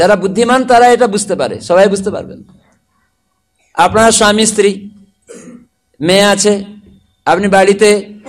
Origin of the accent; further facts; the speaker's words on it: West Bengal, India; আমরা ভারতের লোকেরা, বাংলার ছেলেমেয়েরা বাংলা ভুলে, সংস্কৃতি ভুলে ইংরাজি দিকে দৌড়াচ্ছে